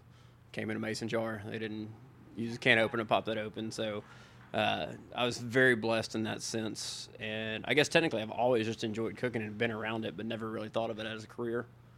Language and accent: English; Tennessee, United States; born and raised in Middle Tennessee